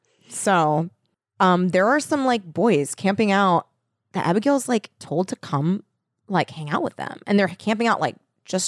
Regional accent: Torrance, California, United States; I'm from Torrance.

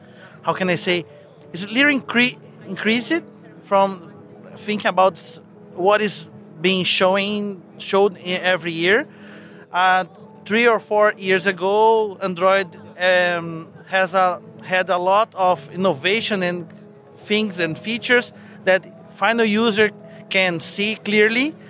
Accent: Brazil; I'm from Brazil.

